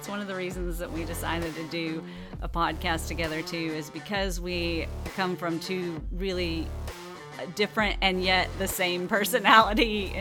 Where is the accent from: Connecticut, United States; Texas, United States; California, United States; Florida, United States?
Texas, United States; Abilene; Okay, so we grew up in Abilene. He's 2.5 years older than me. And we, I moved away from Abilene for a couple of years and I came back.